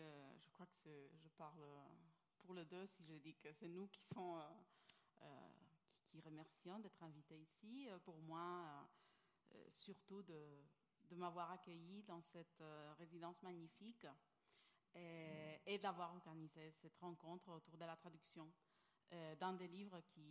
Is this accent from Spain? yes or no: yes; Spain; Je viens d'Espagne et je traduis des livres vers l'espagnol depuis l'anglais, le français, l'italien, depuis 10 ans.